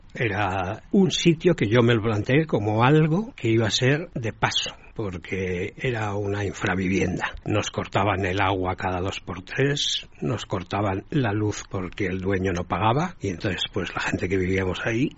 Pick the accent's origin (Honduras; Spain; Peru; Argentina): Spain; Madrid, Community of Madrid; tengo 59 años y soy de Madrid.